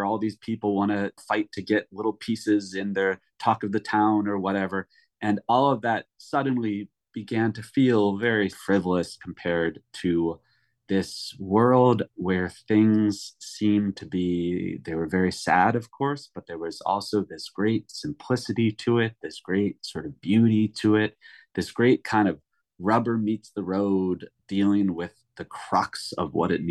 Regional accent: Chicago, Illinois, United States; But I grew up in a household where my mom loved art. I grew up in Chicago. We would go to the Art Institute of Chicago all the time.

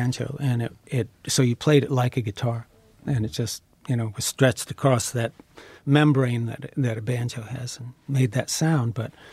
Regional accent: the South, United States; and I was raised in the South, so I had a sense of what the line was

